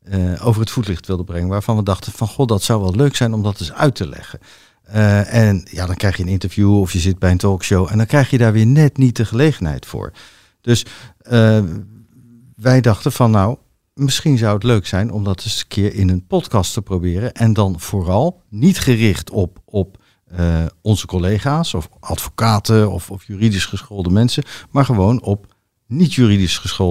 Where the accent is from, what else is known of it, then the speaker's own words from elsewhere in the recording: The Hague, South Holland, Netherlands; Maar eigenlijk, ik kom uit Den Haag, zeggen wij crème de la crème.